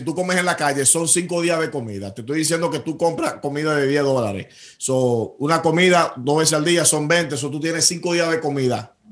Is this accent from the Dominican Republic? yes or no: yes; Dominican Republic; como el dominicano de allá ve a uno, y como el que está aquí también maltrata muchas veces al que está allá